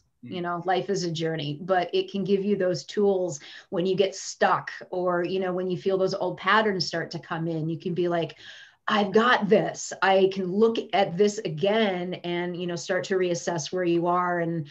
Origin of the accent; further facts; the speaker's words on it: Livingston, Montana, United States; Like where I grew up, I grew up in Livingston, Montana, and it was all, I was such a square peg, you guys.